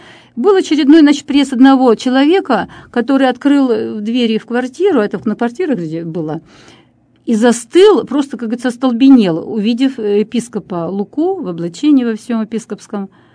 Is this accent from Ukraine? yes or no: yes; Kirovohrad, Kirovohrad Oblast, Ukraine; born there; Я родилась в Кировограде. Исторически, кстати, это Елизаветград.